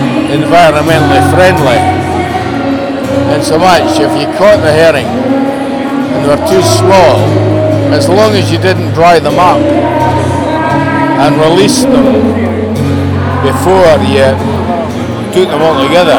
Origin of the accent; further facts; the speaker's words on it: Carradale, Scotland, United Kingdom; my family background is I was brought up in Carradale. I was born in 1947 and was brought up in Carradale right through the 40s, the 50s and the 60s. My grandfather and uncles were prolific ring net fishermen.